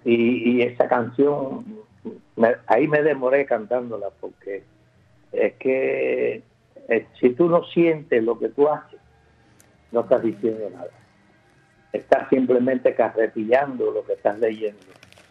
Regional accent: Cuba; now in United States; Bueno, aquí, en Estados Unidos, se pierden los apellidos, en mi país no. En Cuba, no, en otros países tampoco.

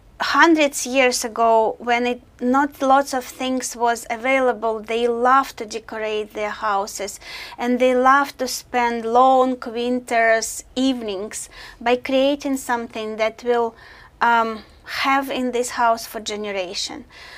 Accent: Russia; moved away; We came from Russia 14 years ago, and I'm really proud of our country and our culture and our people.

